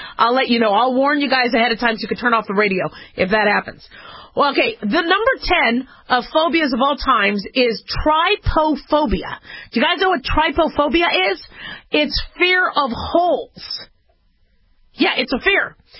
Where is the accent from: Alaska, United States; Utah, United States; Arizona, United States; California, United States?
Arizona, United States; Phoenix; also born or lived in Las Vegas, Nevada; Okay, remember, I grew up in Phoenix, Arizona and Las Vegas, Nevada.